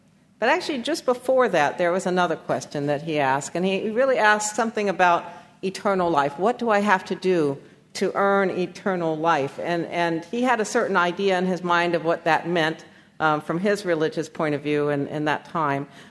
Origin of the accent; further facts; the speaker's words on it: the South, United States; And I lived in the North for many, many years as a Southerner